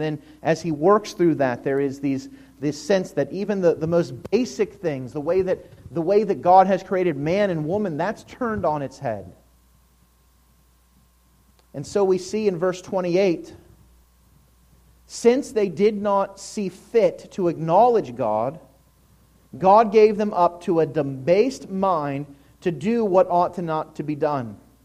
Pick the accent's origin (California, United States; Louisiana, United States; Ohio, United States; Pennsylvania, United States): Pennsylvania, United States; Pittsburgh; growing up in the Pittsburgh area, like so many people, I grew up watching Mr. Rogers' Neighborhood.